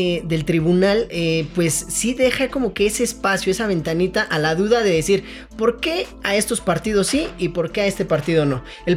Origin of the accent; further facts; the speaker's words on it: Mexico; lo ideal para el desarrollo de la política en México y para todos como mexicanos